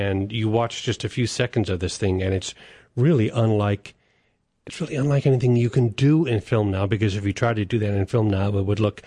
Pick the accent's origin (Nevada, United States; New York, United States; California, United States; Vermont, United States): California, United States; We had a Million Dollar Movie, too, out of a station in San Francisco, where I grew up in the East Bay Area